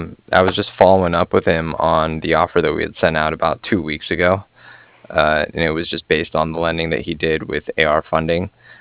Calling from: Cardiff, Wales, United Kingdom; I was calling from Cardiff

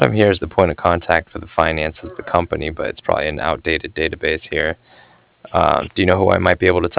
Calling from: Cardiff, Wales, United Kingdom; I was calling from Cardiff

